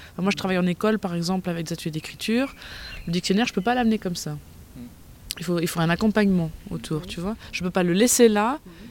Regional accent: France; et moi je suis française aussi.

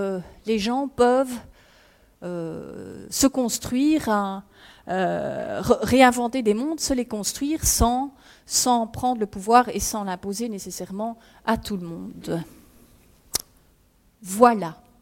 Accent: Liège, Wallonia, Belgium; Et je viens de Liège.

